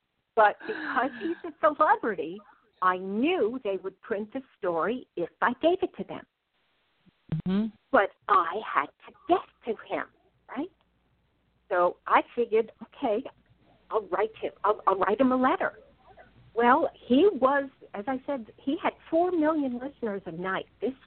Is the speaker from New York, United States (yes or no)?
yes; New York City, New York, United States; I grew up in New York City. I belonged to a teen fashion group put on by a local department store.